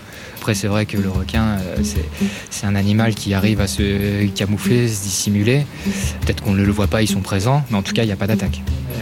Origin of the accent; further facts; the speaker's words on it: Réunion, France; j'ai grandi à La Réunion, ça fait plus de 20 ans que j'y habite.